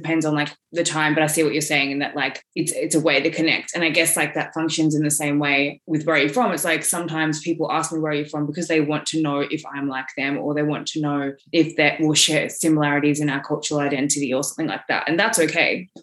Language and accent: English; St Kilda, Victoria, Australia; I grew up in St. Kilda and Elwood and all those suburbs that are, you know, very affluent, very inner city.